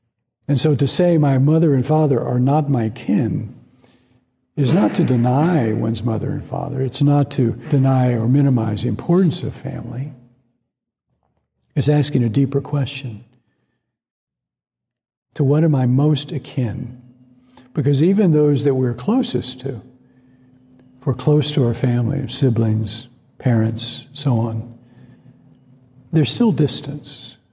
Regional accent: Atlanta, Georgia, United States; When I was raised in Atlanta in the 60s and 70s, I was taught that the Civil War is about states' rights.

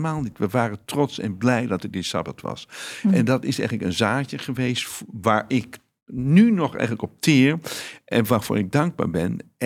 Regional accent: Veenendaal, Utrecht, Netherlands; Ik ben namelijk opgegroeid in Veenendaal. En in Veenendaal was ik, toen ik op een lagere school zat, het enige Joodse jongetje in Veenendaal.

